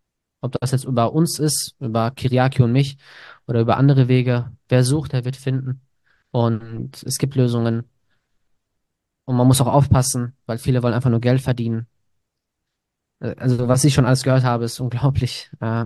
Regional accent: Greece; Ich bin einfach nur ein Mensch, bin ein Grieche, der wahrscheinlich nichts kann

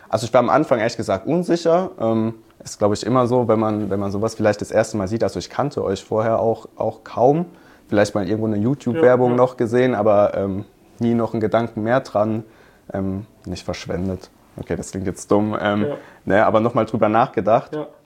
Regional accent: Hockenheim, Baden-Württemberg, Germany; Also ich komme aus Hockenheimring, kennt man ja vielleicht.

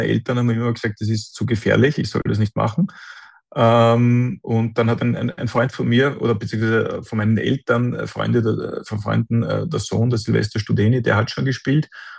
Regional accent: Vienna, Austria; Ich bin in Kaisermühl aufgewachsen.

